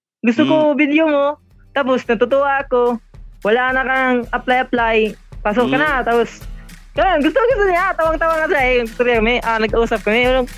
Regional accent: Mandaue, Central Visayas, Philippines; Cebu. Cebu province. Sa Mandawi City po.

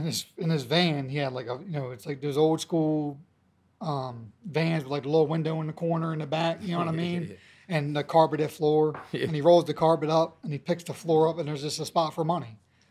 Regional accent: Baltimore, Maryland, United States; But I mean, growing up in Baltimore, there was crime, you know, like had guns pulled on me, been shot at when I was younger.

